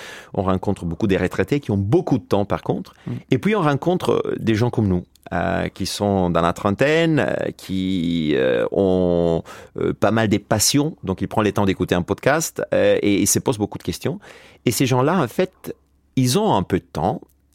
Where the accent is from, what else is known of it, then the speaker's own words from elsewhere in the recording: Italy; French is a second language; excusez-moi mon accent, je suis italien à la base, donc mon français a été appris lorsque j'étais un peu plus âgé.